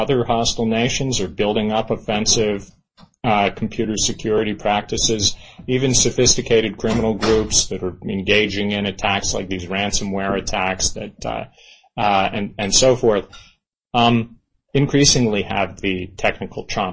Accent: Pennsylvania, United States; I'm from Pennsylvania, and that's how I voted when I started to vote

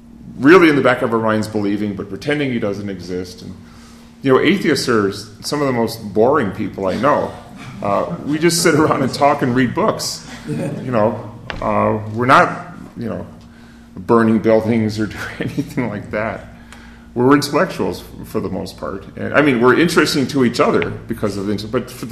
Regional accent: Minnesota, United States; Right now, back in my home state of Minnesota, in Rochester, Minnesota, I'm part of an interfaith council

